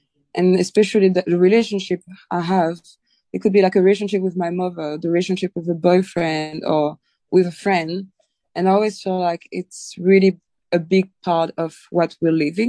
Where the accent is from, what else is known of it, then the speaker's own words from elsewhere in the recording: Réunion; When I was traveling, I was telling people, I'm from Reunion Island.